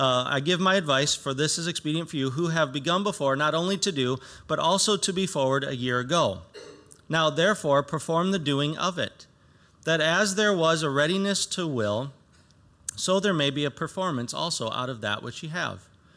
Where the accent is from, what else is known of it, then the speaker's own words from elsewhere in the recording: United States; And I don't know about you, but when I see that as an American, I get upset and I want to put a stop to that.